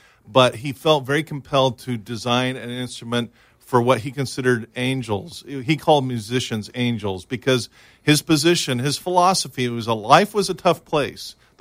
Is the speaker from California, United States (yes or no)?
yes; Fullerton, California, United States; I grew up in Fullerton, and my mom lives about three streets away from Mrs. Fender.